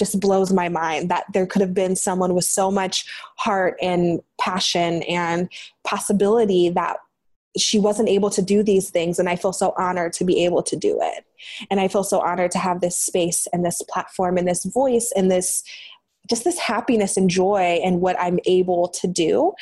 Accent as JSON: {"language": "English", "town": "Green", "region": "Ohio", "country": "United States", "tie": "born or raised there", "said": "Green, Ohio, the suburb in Ohio."}